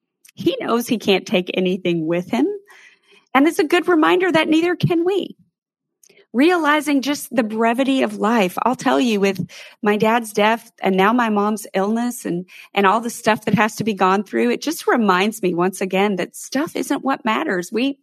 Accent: United States; also born or lived in Canada; because I am an American, I had to wait on immigration paperwork

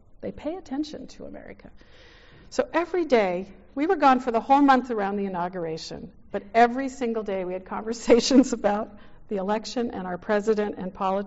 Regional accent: United States; But they say, where are you from? And we say, USA.

